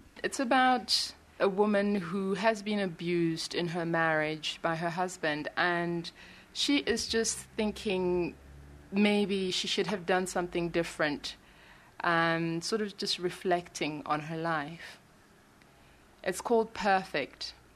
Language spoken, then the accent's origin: English; Zimbabwe; I'm a writer from Zimbabwe.